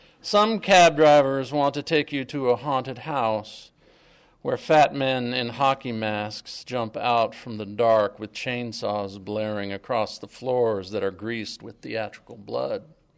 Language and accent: English; Sitka, Alaska, United States; I'm from Sitka, Alaska, 99835, as my friend Richard Nelson would say.